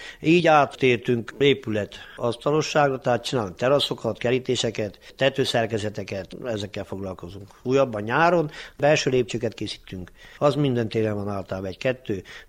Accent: Somosd, Mureș County, Romania; somosdi lakós, itt születtem, itt élek

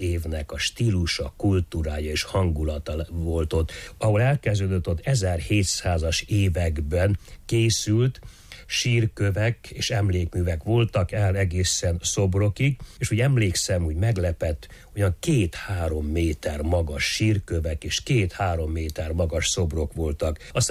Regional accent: Póka, Mureș County, Romania; Pókában, az én szülőfalumban még mindig található egy-két csónak alakú fejfa

